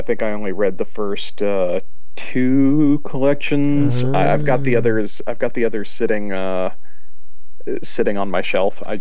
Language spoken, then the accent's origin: English; Hawaii, United States; when I was growing up in Hawaii, we had about two or three independent stations that had some really awesome programmers